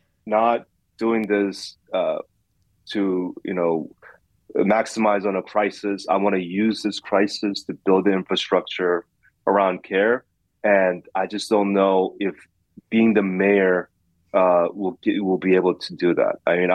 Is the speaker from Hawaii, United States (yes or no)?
no; Queens, New York, United States; I grew up in Queens. This is my hometown